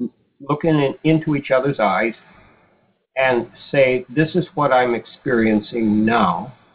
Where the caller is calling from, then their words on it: Boston, Massachusetts, United States; Hi, I'm calling from Boston.